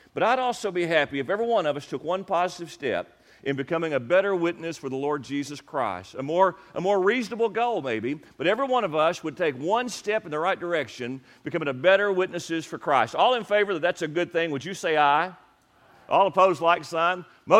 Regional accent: Lamasco, Kentucky, United States; I grew up in around Lyon County, a little spot in the road called Lamasco, and was redneck from day one

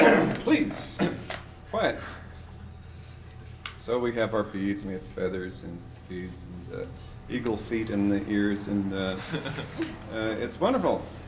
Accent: The Dalles, Oregon, United States; I grew up in Oregon in a small town called The Dalles, which is right on the Columbia River, just east of the Cascade Mountains.

